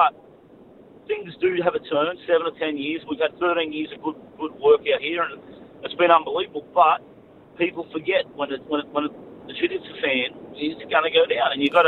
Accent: Sydney, New South Wales, Australia; I'm from St Mary's, western suburbs in Sydney

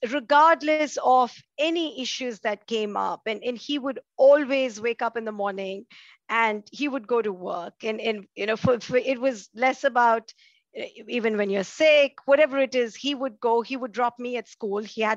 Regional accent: India; growing up in India, in a middle-class background, I grew up in a very middle-class background.

